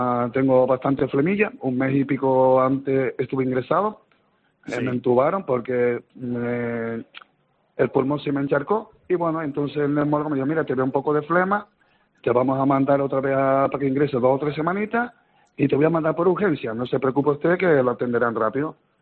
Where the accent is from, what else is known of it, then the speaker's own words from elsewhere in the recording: Canary Islands, Spain; como buen canario que somos